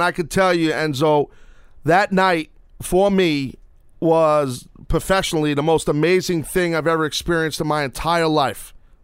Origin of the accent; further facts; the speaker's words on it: New York City, New York, United States; So to wrestle him there in my hometown right here, we're doing a show right now from Midtown, right down the block from Madison Square Garden as we speak.